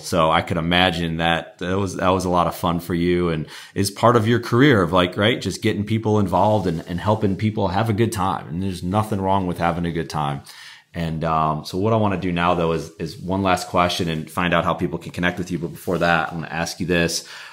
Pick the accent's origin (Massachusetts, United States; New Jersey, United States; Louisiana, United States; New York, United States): New York, United States; Buffalo; My father's from Cleveland. My grandparents lived in Cleveland. I'm from Buffalo. So it's, as you know, it's just right I-90.